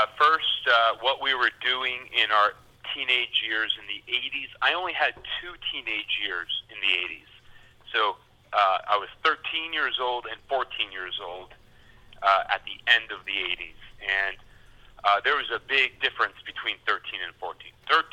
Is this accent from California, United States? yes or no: yes; San Francisco, California, United States; born there; I was born in San Francisco.